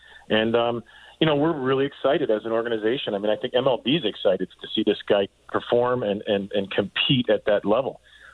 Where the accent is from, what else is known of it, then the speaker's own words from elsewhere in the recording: Detroit, Michigan, United States; But remember, I grew up in Detroit.